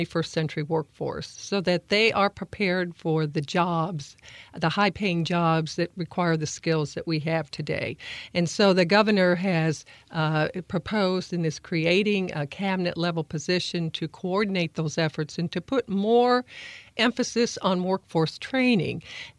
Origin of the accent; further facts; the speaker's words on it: Evansville, Indiana, United States; as a young girl growing up in Evansville, I never dreamt that my life's journey would take me to this place